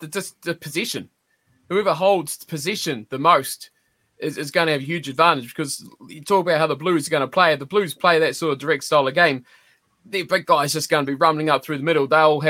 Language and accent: English; New Zealand; I mean, you know, we're all from New Zealand here, but that's a bit insulting to the Australians, isn't it?